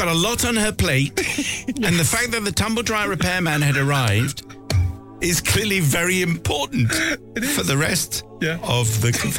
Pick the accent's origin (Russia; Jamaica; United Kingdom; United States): United Kingdom; Bristol, South West England